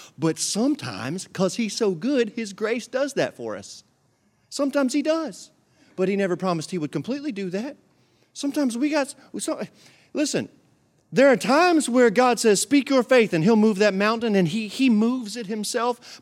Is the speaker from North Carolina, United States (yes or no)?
no; West Virginia, United States; But I grew up on the Fifth Street Hill right above Ritter Park in an older neighborhood now.